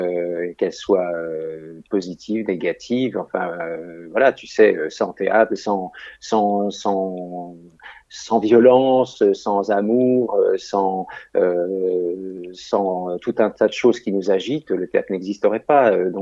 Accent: Orléans, Centre-Val de Loire, France; on était dans Orléans, puisque je suis originaire d'Orléans

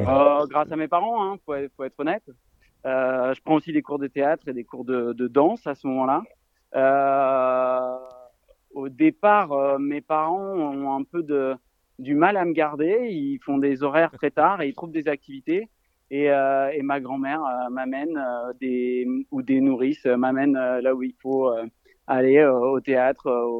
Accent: Lille, Hauts-de-France, France; Moi, je viens du Nord, hein, je viens de Lille.

